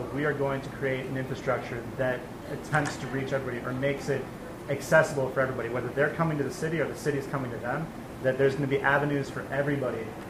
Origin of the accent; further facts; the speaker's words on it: Pasadena, California, United States; I come from Pasadena, it's a rose city.